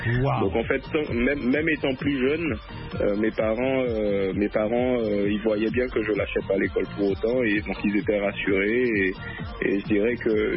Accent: Guadeloupe, France; moved away as an adult; also born or lived in Montpellier; ma carrière solo a débuté lorsque j'ai quitté la Guadeloupe pour aller faire mes études en France, puisque à l'âge de 20 ans, je suis parti pour mes études à Montpellier.

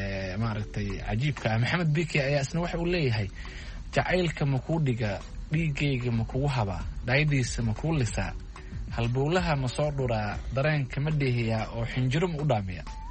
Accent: Jowhar, Middle Shabelle, Somalia; waa magaaladii aan ku dhashay ee aan ku barbaaray

